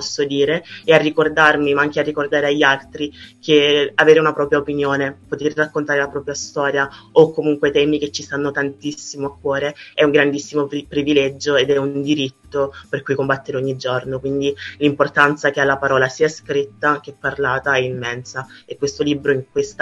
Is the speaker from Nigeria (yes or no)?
yes; Nigeria; now in Italy; per il mio paese d'origine, non ero abbastanza nigeriana, poi non potevo essere abbastanza italiana per quello che ero fuori.